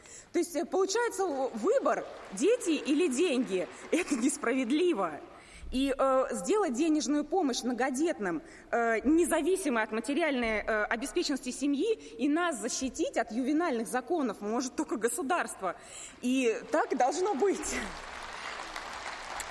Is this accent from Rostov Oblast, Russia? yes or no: no; Moscow, Russia; now in Yaroslavl Oblast, Russia; Мы с мужем, москвичи с университетским образованием, переехали в Ярославскую область